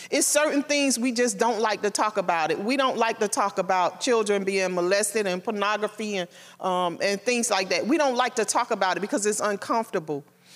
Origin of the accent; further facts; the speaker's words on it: Miami, Florida, United States; because I'm from Miami, and somebody being shot and killed is just a everyday occurrence.